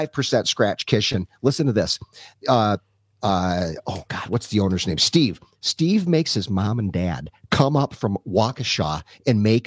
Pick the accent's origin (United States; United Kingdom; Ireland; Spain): Ireland; So I'm Irish, and I love a good potato.